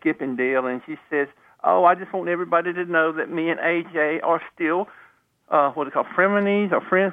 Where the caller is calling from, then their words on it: Virginia, United States; from Virginia.